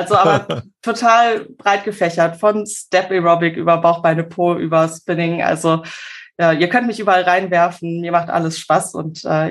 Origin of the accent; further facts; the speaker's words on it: Ratingen, North Rhine-Westphalia, Germany; Ich komme aus Ratingen.